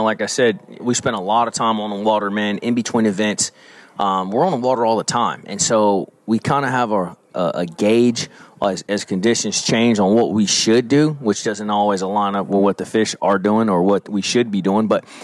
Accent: California, United States; now in Alabama, United States; I mean, I'm from California originally. So the California Delta is my home pond.

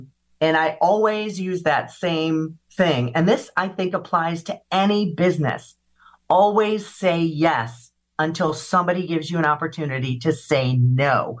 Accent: New York, United States; I grew up in Western New York. That's my jam.

